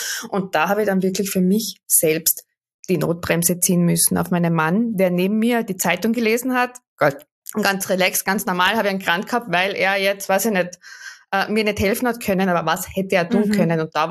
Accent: Carinthia, Austria; Ich komme aus dem Süden Österreichs vom Wörthersee.

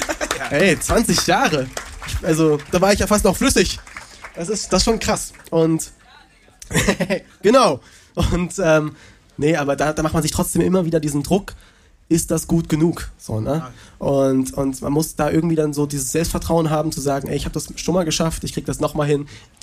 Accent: Krefeld, North Rhine-Westphalia, Germany; born there; ich bin nicht in Köln geboren, sondern in Krefeld geboren.

